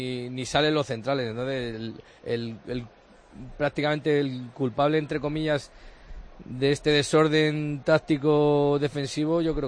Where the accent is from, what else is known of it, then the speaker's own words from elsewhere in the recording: Leganés, Community of Madrid, Spain; Es que yo soy de Leganés.